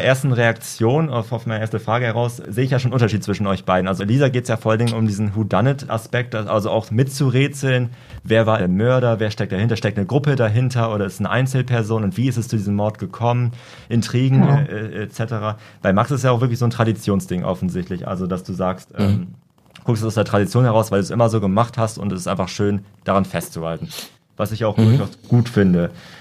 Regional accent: Bremen, Germany; born there; ich komme gebürtig aus Bremen

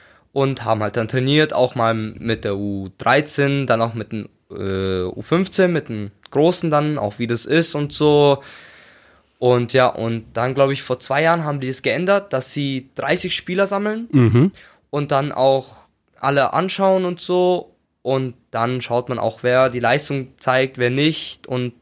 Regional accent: Weingarten, Baden-Württemberg, Germany; born there; Weingarten ist gleich so eine kleine Stadt neben Ravensburg. Das ist, ja, ist nicht groß, klein, ja.

